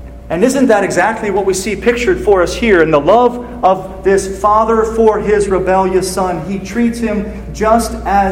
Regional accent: New Orleans, Louisiana, United States; I grew up in New Orleans, and there were a lot of reasons that I chose to get away from home and go to Auburn.

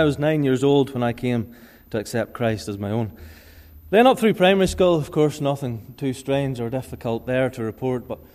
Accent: Ballymoney, Northern Ireland, United Kingdom; I'm from Ballymoney.

